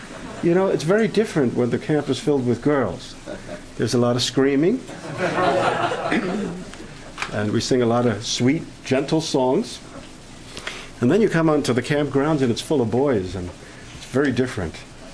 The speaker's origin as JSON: {"language": "English", "town": "Brooklyn", "region": "New York", "country": "United States", "said": "I come from Canarsie, Brooklyn, and I minister there with my father-in-law."}